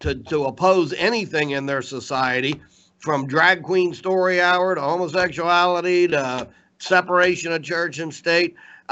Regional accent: Ohio, United States; I'm from Ohio, and I really wanted to go to it while I was in Ohio.

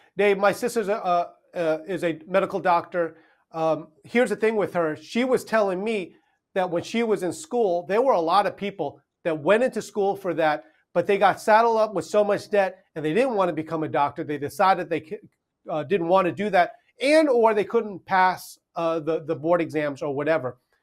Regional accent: Arkansas, United States; I know in my home state, Arkansas, they just passed the same thing.

